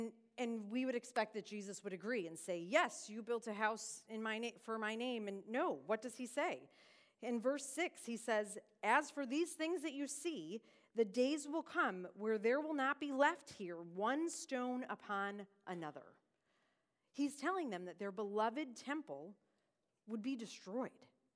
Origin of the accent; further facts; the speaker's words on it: Buffalo, New York, United States; now in Dallas, United States; For those of you who don't know, I'm originally from Buffalo, New York. I've just celebrated my 10 years as a Dallasite, so I think it's official that now I might be a Texan